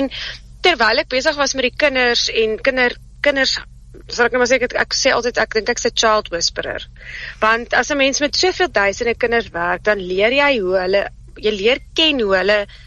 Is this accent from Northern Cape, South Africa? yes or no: no; Koffiefontein, Free State, South Africa; Ja, ek is. Ek is terug in my geboortedorp. Ek het hier in Koffiefontein se wêreld groot geword vir die eerste paar jaar van my lewe, so ek is eintlik maar ook 'n Vrystaatse nooi.